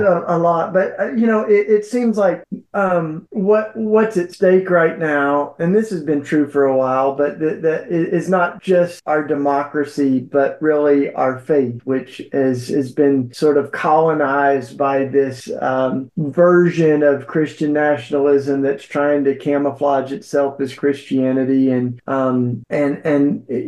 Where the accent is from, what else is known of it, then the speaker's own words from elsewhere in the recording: Nashville, Tennessee, United States; You were being interviewed by a DJ in my home state of Nashville, Tennessee.